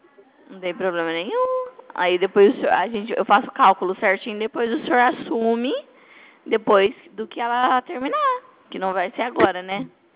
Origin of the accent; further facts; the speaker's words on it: Bebedouro, São Paulo, Brazil; Não, nós somos aqui de Bebedouro. Pertinho de Barretos.